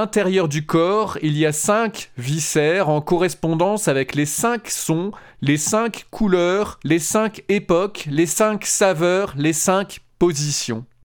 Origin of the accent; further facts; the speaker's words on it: France; parce que je suis français